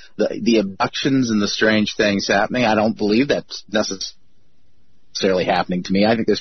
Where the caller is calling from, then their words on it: Michigan, United States; I'm calling from Michigan.